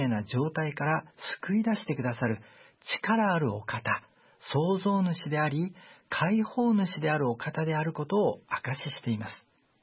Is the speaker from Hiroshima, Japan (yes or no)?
no; Munakata, Fukuoka, Japan; 私の実家の目の前には、3年前に世界遺産になった 宗像大社があります。